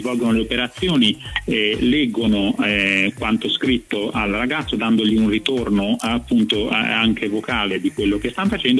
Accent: Milan, Lombardy, Italy; anche se io sono di Milano

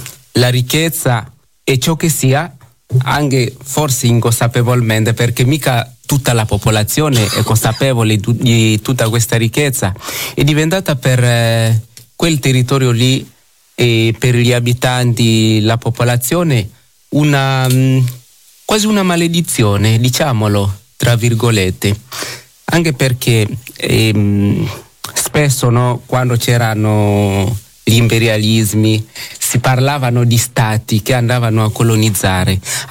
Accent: DR Congo; io vengo dal Congo, dalla Repubblica Democratica del Congo, vicino all'equatore, come l'hai accennato. Io abito a 5 chilometri dall'equatore nell'emisfero nord, quindi ogni settimana attraverso l'equatore.

